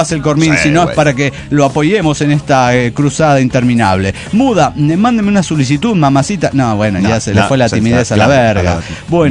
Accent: San Luis, Argentina; San Luis, Argentina.

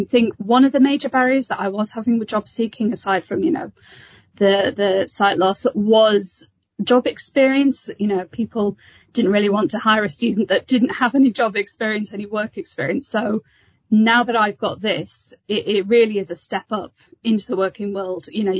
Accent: North East England, United Kingdom; So I was kind of desperate to leave my hometown, go somewhere new. I'm not from Oxford, I'm from the Northeast, so it's a bit of a step.

